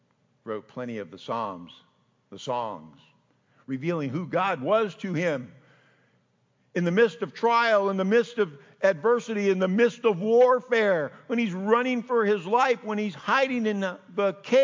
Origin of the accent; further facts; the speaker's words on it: San Jose, California, United States; But you know, I grew up in San Jose, California, and we had country, believe it or not, because we were from the country